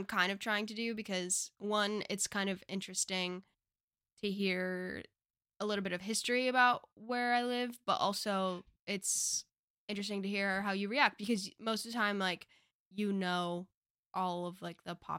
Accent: United States; my hometown area is, like, known for, like, Revolutionary War stuff and the path that, like, George Washington took and stuff.

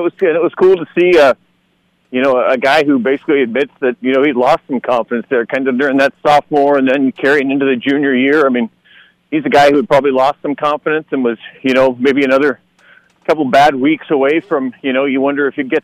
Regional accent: Portland, Oregon, United States; Oh, I grew up in Portland. I went to Jesuit up in Portland and got involved in journalism there.

